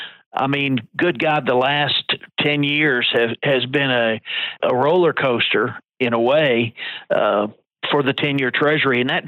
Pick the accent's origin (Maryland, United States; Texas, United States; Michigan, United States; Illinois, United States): Maryland, United States; You know, I grew up in Maryland the younger part of my life, and we used to, when the winter came, we used to play hockey on the ponds.